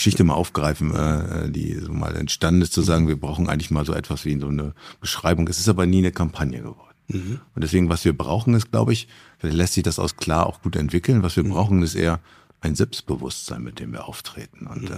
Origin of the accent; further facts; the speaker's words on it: Wilhelmshaven, Lower Saxony, Germany; Ja, also nun bin ich in Wilhelmshaven geboren und auch mal aufgewachsen, habe dann auch da wieder gelebt. Das schafft eine enge Verbindung mit Küste. Also ich bin einfach ein Küsten- und Hafenmensch.